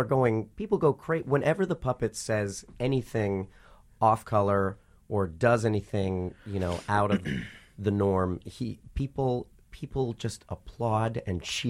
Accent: Ohio, United States; I'm from Ohio, and we have similar things.

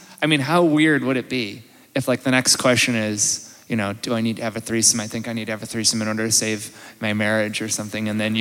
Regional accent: Tasmania, Australia; I'm from Tasmania. That's south.

